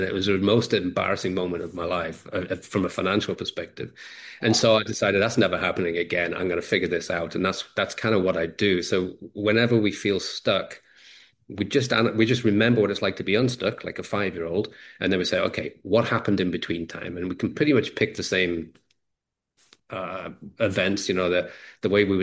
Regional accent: England, United Kingdom; I'm English, so I talk fast

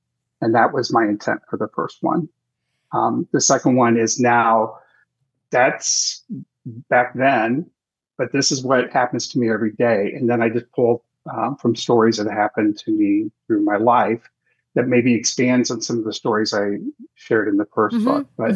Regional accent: Kansas City, Missouri, United States; And to me, it was always based on the house I grew up in Kansas City, and seeing the Civil War soldier ghost guy in that house

